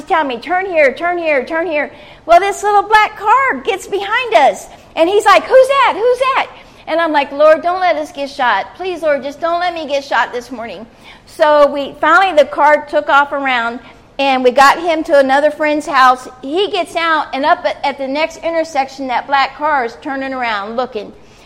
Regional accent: Indiana, United States; I said, I'm from Indiana, but I'm down here

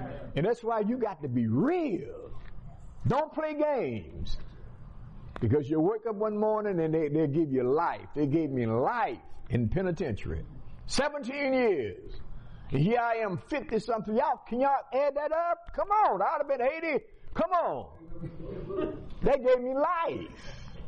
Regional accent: Natchez, Mississippi, United States; I'm from Mississippi. Natchez, y'all can tell my accent that I'm from Natchez, Mississippi, down south.

